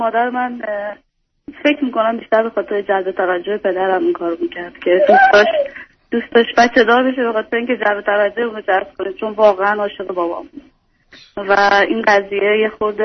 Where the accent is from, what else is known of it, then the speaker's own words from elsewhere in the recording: Iran; now in Italy; به عنوان یه ایرانی خارج از ایران